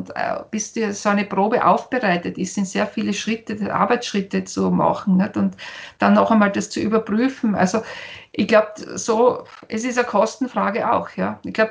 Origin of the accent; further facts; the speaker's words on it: Austria; da bei uns in Österreich halt auf unserem Gebiet.